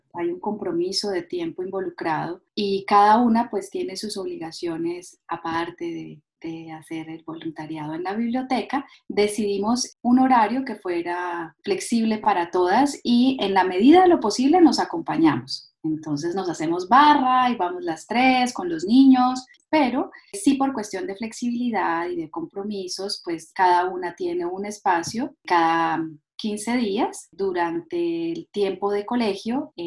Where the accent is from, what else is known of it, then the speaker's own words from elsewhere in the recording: Bogotá, Colombia; Originariamente soy de Bogotá, Colombia.